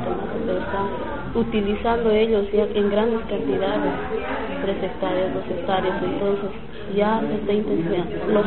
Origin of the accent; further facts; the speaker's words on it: Cochabamba, Bolivia; soy también boliviana del departamento de Cochabamba.